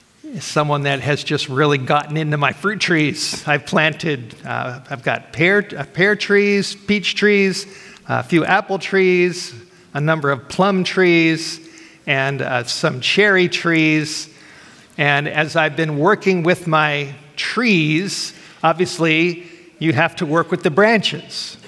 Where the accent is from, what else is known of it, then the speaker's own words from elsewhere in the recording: Los Angeles, California, United States; moved away as an adult; now in Idaho, United States; I grew up in Los Angeles, where things are very different from North Idaho. I've been in Idaho with my family now for about 14 years